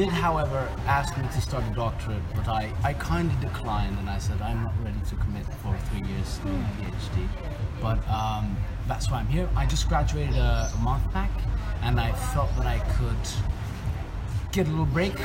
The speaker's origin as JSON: {"language": "English", "country": "Finland", "said": "I'm a person from Finland"}